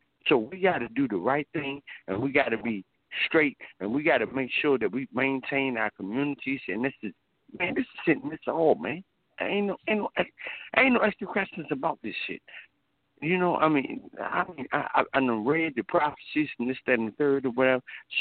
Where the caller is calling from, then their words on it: Washington, District of Columbia, United States; Hey, Mr. Black, how you doing, man? … from D.C., man.